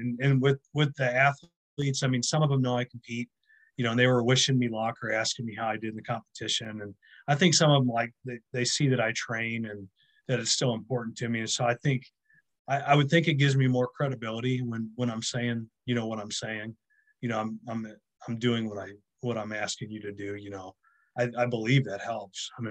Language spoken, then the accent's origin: English; St. Charles, Missouri, United States; I'm able to do a job like in my hometown. You know, I live in St. Charles where I grew up, and I work in St. Louis, and I drive 15 minutes to work, and I'm around all my family.